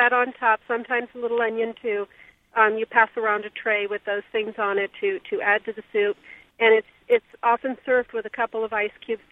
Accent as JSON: {"language": "English", "country": "Spain", "tie": "born or raised there", "said": "I grew up in Spain, so I'm used to gazpacho."}